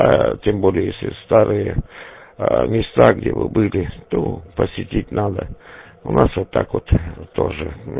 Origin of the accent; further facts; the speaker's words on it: Krasnodar Krai, Russia; А сам я с Кубани.